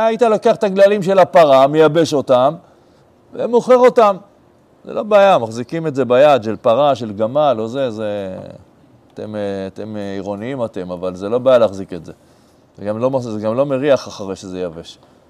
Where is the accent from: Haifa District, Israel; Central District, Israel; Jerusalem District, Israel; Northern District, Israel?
Jerusalem District, Israel; Jerusalem; אני גדלתי בשכונה מאוד מאוד ענייה בירושלים